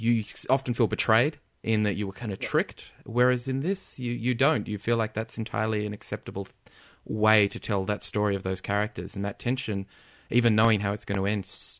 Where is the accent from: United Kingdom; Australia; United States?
Australia; I'm an Australian, and so I view The Sting as an outsider.